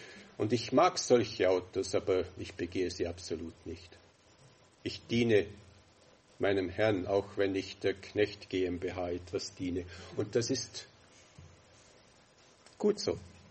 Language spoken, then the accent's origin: German; Vorarlberg, Austria; Also ich bin von Kindheit an in Bregenzer Wald aufgewachsen